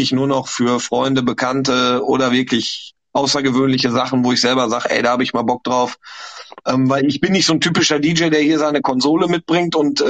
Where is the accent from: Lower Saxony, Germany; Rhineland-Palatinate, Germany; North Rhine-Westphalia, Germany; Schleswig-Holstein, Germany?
North Rhine-Westphalia, Germany; Winterberg; ich komme ja aus Winterberg, das ist ja kein Geheimnis.